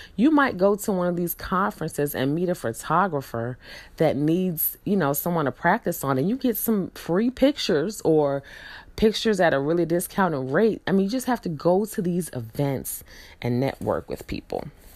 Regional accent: New York, United States; also born or lived in Houston; now in Mississippi, United States; I grew up in New York, I moved to Houston, Texas, of all places. And then from Houston, Texas, I moved to Mississippi, of all places.

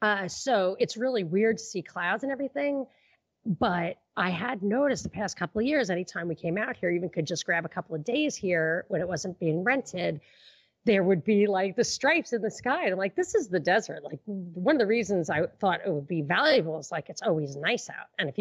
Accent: New York, United States; also born or lived in San Francisco; I remember growing up in New York

